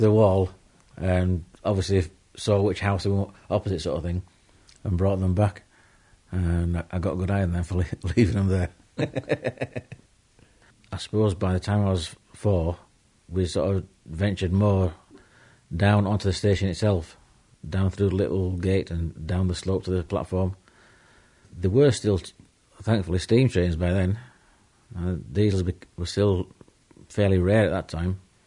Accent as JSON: {"language": "English", "town": "Woodlesford", "region": "Yorkshire and the Humber", "country": "United Kingdom", "tie": "born there", "said": "I was born in Woodlesford in 14 Station Lane."}